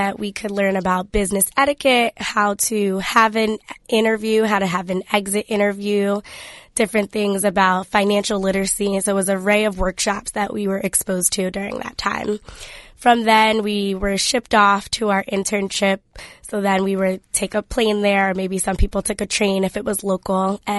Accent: New Jersey, United States; And I'm from New Jersey, so I wanted to stay kind of close in that area, and that's where I was placed, in Boston.

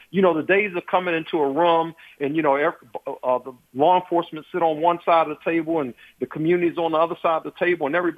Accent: Washington, District of Columbia, United States; I grew up in Carver Terrace.

